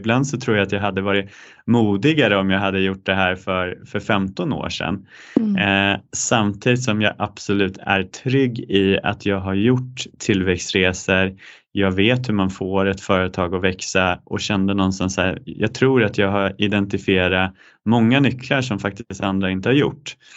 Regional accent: Kiruna, Norrbotten County, Sweden; som ursprungligen kommer från Norrland, jag kommer från Kiruna.

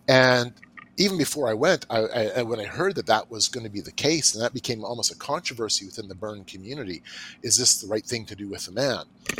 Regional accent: Canada; I'm from Canada.

